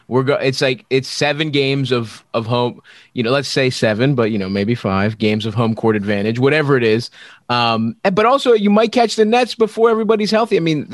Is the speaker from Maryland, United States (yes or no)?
yes; Baltimore, Maryland, United States; moved away as an adult; now in New York, United States; I grew up in Baltimore. I never had a hometown team, but I moved to New York, you know, 8 years ago.